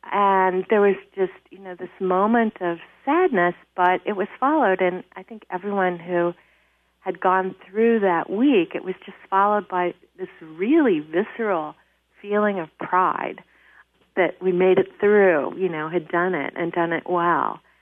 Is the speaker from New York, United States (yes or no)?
no; Indiana, United States; You know, I grew up in Indiana, so I know what March Madness is.